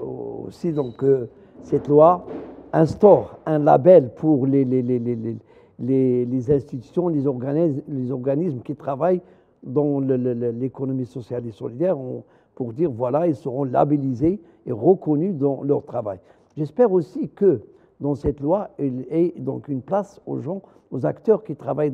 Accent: Morocco; Chez nous, au Maroc, il y a des entreprises sociales

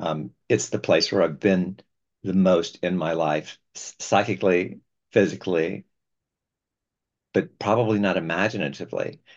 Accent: Alabama, United States; moved away as an adult; So I was born in Alabama. I lived there for 18 years before going to school in Emory University, Atlanta, and then transferring up to UNC.

